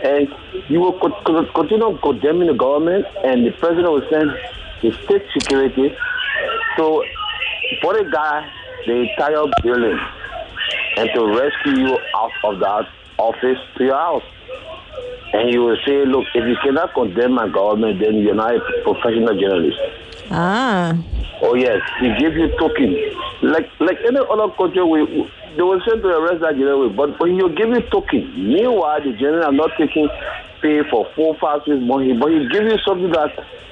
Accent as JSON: {"language": "English", "country": "Liberia", "said": "I'm from Liberia, okay?"}